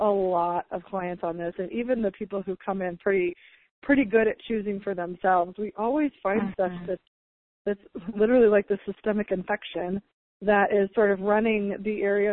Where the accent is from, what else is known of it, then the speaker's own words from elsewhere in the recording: United States; That's like one of the core wrongnesses especially as an American